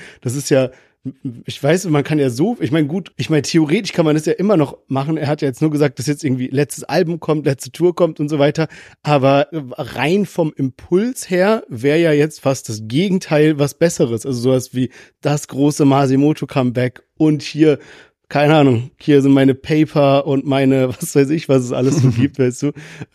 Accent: Heidelberg, Baden-Württemberg, Germany; meine Heimatstadt Heidelberg ist vertreten.

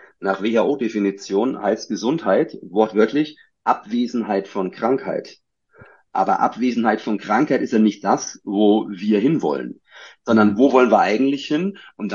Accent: Bavaria, Germany; ich bin ja aus dem Süden Deutschlands, aus Bayern

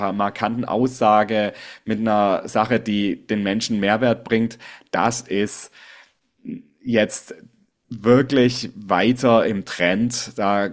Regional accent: Southwest Germany, Germany; Ich komme aus dem Südwesten in Deutschland

